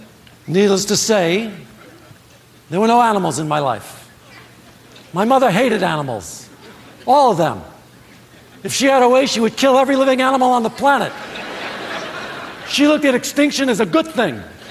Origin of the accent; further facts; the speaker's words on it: Brooklyn, New York, United States; Let me give you some background. I grew up in Brooklyn.